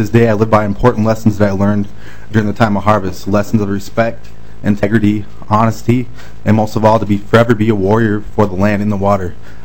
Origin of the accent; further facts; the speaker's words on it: United States; I'm Anishinaabe from the Lake Superior Band, who grew up harvesting what we call Manoman.